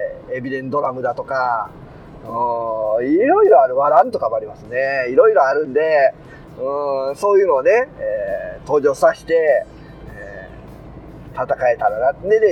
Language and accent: Japanese; Tokushima, Japan; 僕は徳島県ですけども